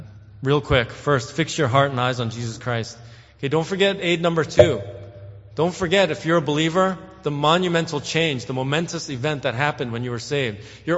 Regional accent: East Coast, United States; growing up on the East Coast and in neighborhoods that I was the single Asian person.

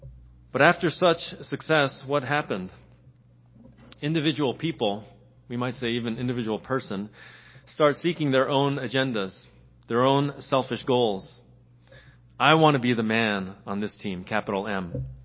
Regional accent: Philadelphia, Pennsylvania, United States; now in California, United States; I'm from Philly, so I got kind of divided interest there

